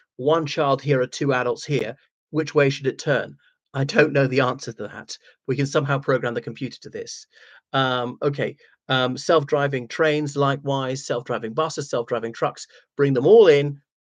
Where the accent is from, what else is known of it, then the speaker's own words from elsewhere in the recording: Ireland; now in London, United Kingdom; I'm actually from the Republic of Ireland.